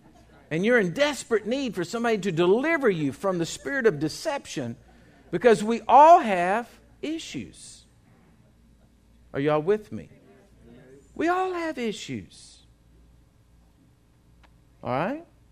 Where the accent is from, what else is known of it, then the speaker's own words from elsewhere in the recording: Texas, United States; I said, I'm from Texas.